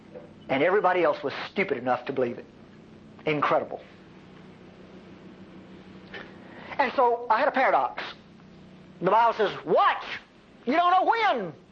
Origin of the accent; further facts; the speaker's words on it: Texas, United States; I'm an American, I'm a Texan, and I demand an opinion.